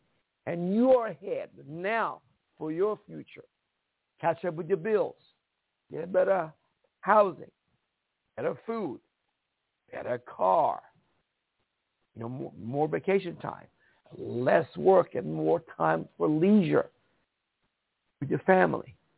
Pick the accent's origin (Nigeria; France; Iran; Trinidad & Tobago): Iran; now in United States; I'm from Iran. We had no freedoms there.